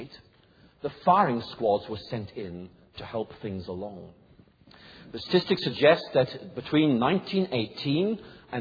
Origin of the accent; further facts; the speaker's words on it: Northern Ireland, United Kingdom; growing up in Northern Ireland, that was a major element in my thinking.